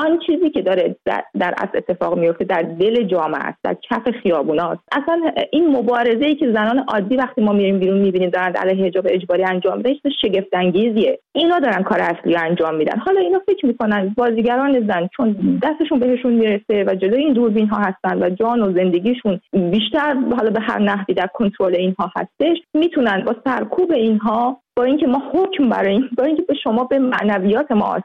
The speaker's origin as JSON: {"language": "Persian", "country": "Iran", "moved": "yes", "said": "من هم از ایرانم اومدم"}